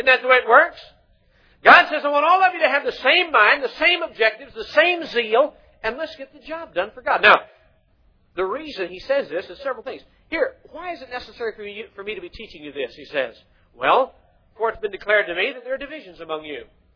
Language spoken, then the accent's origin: English; Kentucky, United States; I was raised in Kentucky. There are a lot of horses in Kentucky.